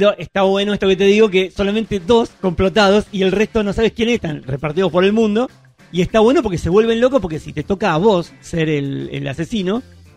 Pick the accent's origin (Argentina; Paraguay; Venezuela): Argentina; el que enfrento sepa que soy argentino.